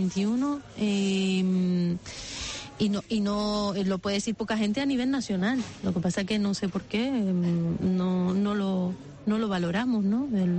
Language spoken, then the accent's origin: Spanish; Teror, Canary Islands, Spain; Teror, aquí es donde nací, aquí donde... No, me crié hasta que los abuelos también desaparecieron. Me crié con mi familia en el Castaño.